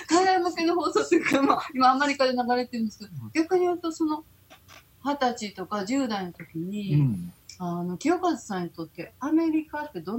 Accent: Kyoto, Japan; 私も京都なんです。

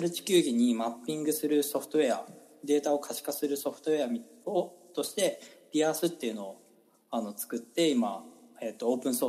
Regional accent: Hiroshima, Japan; 僕自身やっぱり広島出身の中で

